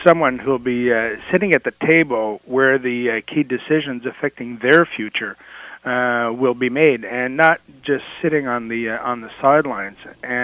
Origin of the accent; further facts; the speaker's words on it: Granby, Quebec, Canada; I was born and raised in Granby, left Granby at around 18, to study and work in Montreal and Quebec City